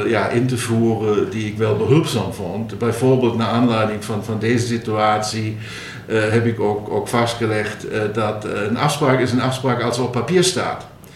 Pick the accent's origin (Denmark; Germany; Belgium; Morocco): Germany; Saarland; Dutch is a second language; moved away as an adult; also born or lived in Heidelberg / San Diego / Boston / Berlin; now in Maastricht, Netherlands; ik ben opgegroeid aan de Franse grens in het Saarland. Dan heb ik in Heidelberg geneeskunde gestudeerd en was dan een jaar of 5 in de WS in San Diego en in Boston. Dann wieder zurück nach Deutschland, in Berlin gewerkt und sinds ein Jahr auf 12 hier in Maastricht.